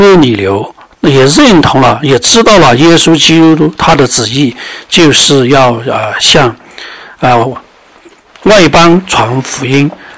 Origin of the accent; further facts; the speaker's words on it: China; 所以其实我们中国人呢，他也是